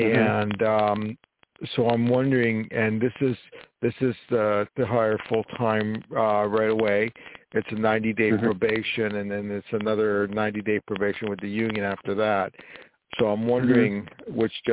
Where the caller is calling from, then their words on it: New Jersey, United States; I live in New York, but right now I'm calling from New Jersey.